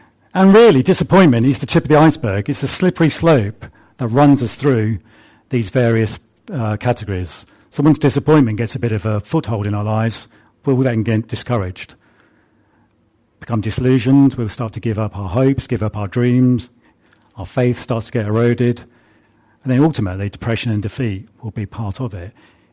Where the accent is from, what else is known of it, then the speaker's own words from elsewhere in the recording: United Kingdom; Because we're quite British about it.